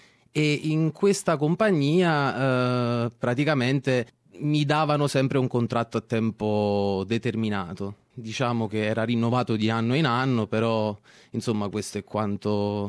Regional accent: Ischia, Campania, Italy; now in Australia; Io ho 37 anni, vengo da Ischia, che è una piccola isola nel Golfo di Napoli.

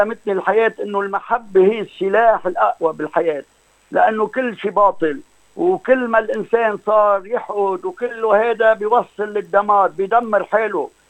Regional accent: Lebanon; أنا لبناني الأصل وإلي شرف، وكمان عشت بعالم الشعر الزجلي من طفولتي

